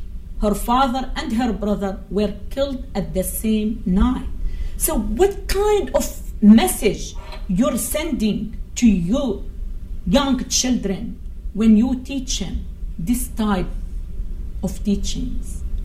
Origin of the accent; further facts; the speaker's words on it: Syria; Growing up in Syria, I had never heard of radical Islam, Wahhabi Islam, militant Islam, political Islam. I heard only of one Islam, the normal Islam.